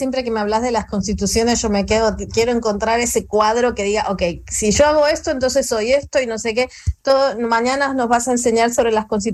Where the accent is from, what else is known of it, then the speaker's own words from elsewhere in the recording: Argentina; yo soy argentina, me encanta la comida latina, la comida mexicana.